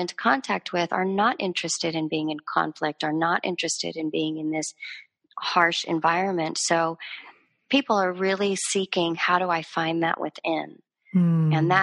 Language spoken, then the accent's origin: English; Los Angeles, California, United States; because I come from Los Angeles, which is a beautiful, beautiful learning ground.